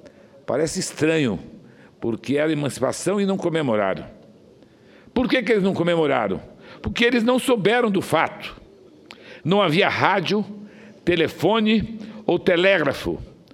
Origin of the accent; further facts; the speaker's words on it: Campo Grande, Mato Grosso do Sul, Brazil; eu nasci em Campo Grande, numa vila chamada Vila Carvalho, um bairro operário e bucólico, que fica muito próximo dos córregos Prosa e Segredo, onde foi fundado a cidade de Campo Grande.